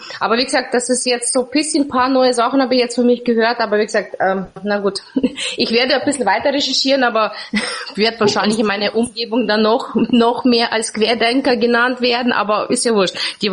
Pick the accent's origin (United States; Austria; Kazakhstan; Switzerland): Kazakhstan; now in Germany; Ich komme ursprünglich aus Kasachstan, also ich bin Russlandsdeutsche, sage ich jetzt mal. Aha. Und bin aber seit fast 35 Jahren in Deutschland.